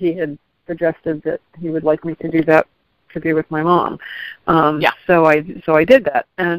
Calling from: Cincinnati, Ohio, United States; I'm calling from Cincinnati, Ohio.

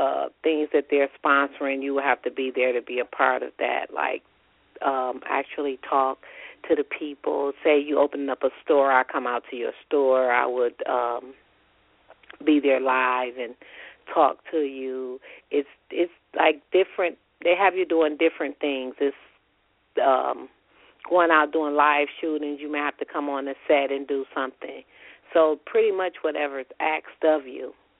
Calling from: Michigan, United States; Yes, I'm calling from Michigan.

